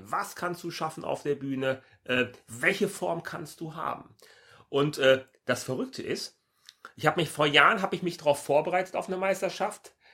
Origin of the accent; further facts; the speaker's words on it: Hamburg, Germany; ich komme aus Hamburg, ich bin Personal Trainer